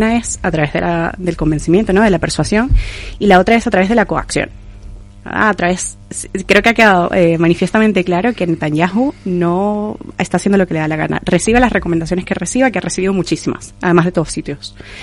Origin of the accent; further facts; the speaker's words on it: Venezuela; Yo, que soy venezolana, lo sé bastante bien.